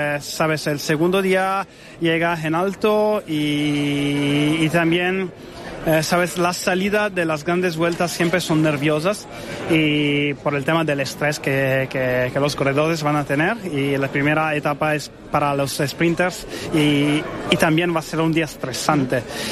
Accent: Italy; Spanish is a second language; en mi país. Yo soy italiano

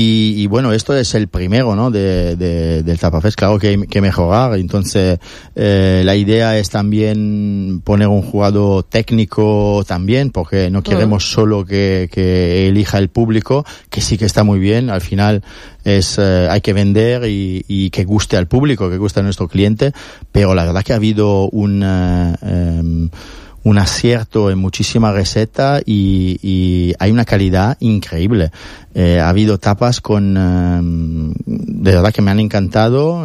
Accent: Italy; Quería poner mi toque italiano también

